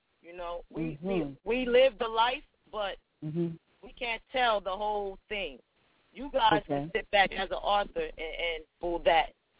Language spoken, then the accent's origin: English; Trenton, New Jersey, United States; I'm from New Jersey, Trenton, New Jersey, and I reside around a place called Calhoun, Ingham Avenue, and they call it North Side. That's the north side of Trenton.